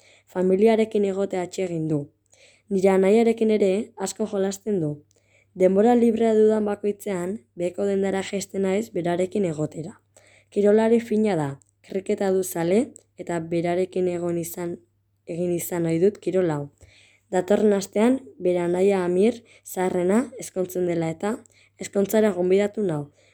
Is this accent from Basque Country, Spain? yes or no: yes; Azpeitia, Basque Country, Spain; born there; 10 urte ditut eta azpeitiarra naiz jaiotzez.